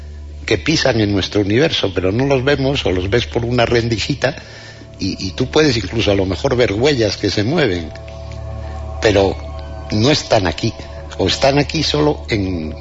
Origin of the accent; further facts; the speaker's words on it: Asturias, Spain; O por arriba, que yo soy asturiano y bueno.